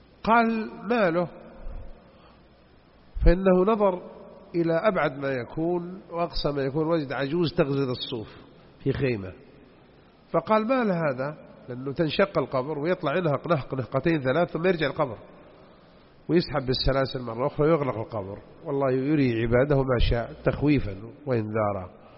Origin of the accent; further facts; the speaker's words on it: Jeddah, Makkah Province, Saudi Arabia; عندنا بجدة قاعد معه 30 سنة